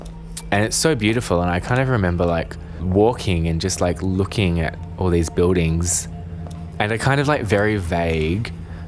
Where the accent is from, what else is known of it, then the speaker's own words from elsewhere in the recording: Perth, Western Australia, Australia; moved away as an adult; also born or lived in Singapore; I grew up in Perth or Boorloo, and then when I was 19, I relocated to Singapore to train to be an actor. And upon graduation, I lived in Singapore for a few years